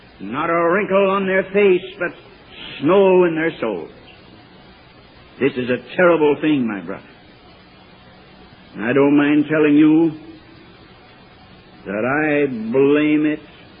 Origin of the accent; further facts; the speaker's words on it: United States; I'm an American, and I would be ashamed to speak against my country.